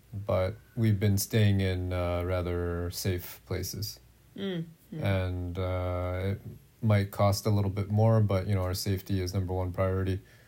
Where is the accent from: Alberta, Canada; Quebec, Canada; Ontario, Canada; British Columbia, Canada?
British Columbia, Canada; Steveston; born there; Steveston, where I was born in Canada. Steveston is a Japanese fisherman's village